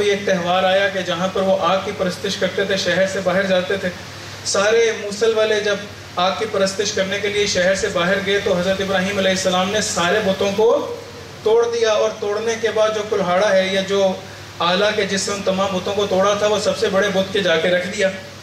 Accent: Pakistan; پاکستان ہمارا ملک ہے، پاکستان ہمارا وطن ہے، پاکستان ہماری شناخت ہے، پاکستان ہماری مٹی ہے. ہم جس جگہ بھی دنیا میں چلے جائیں ہم پاکستانی ہیں

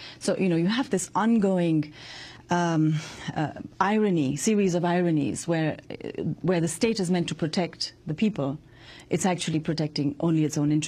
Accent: Pakistan; which for me as a Pakistani

